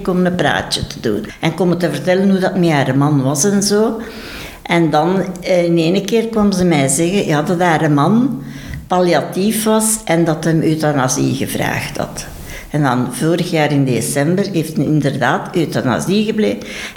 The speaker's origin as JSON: {"language": "Dutch", "town": "Beersel", "region": "Flanders", "country": "Belgium", "lives_now": "Ostend, Belgium", "said": "Ik kom van Beersel, tegen Halle."}